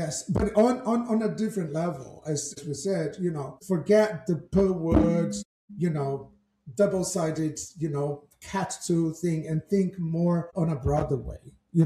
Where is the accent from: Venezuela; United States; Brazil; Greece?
Brazil; you know, I come from Brazil.